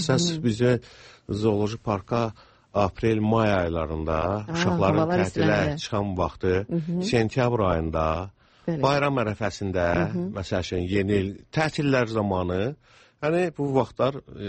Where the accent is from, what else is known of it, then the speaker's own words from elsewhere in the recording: Ganja, Azerbaijan; Özüm Gəncədə doğulmuşam, orada böyümüşəm.